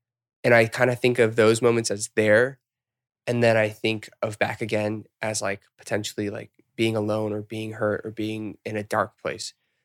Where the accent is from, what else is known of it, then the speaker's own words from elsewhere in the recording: Atlanta, Georgia, United States; moved away as an adult; now in South Korea; I've been in Korea for 10 years. I started here. I was born and raised in Atlanta. And I went to Korea to pursue my dreams.